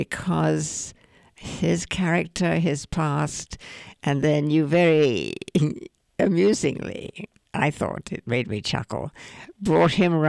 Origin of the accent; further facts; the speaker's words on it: Canada; now in United States; Well, when we first emigrated, we came down from Canada to Texas, and I learned pretty quickly to say pecan instead of pecan.